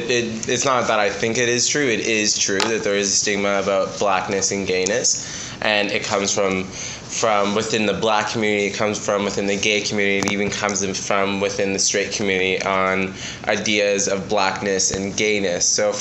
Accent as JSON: {"language": "English", "town": "Midland", "region": "Ontario", "country": "Canada", "said": "I live downtown Toronto, but I'm originally from Midland, Ontario, so a few hours north of here."}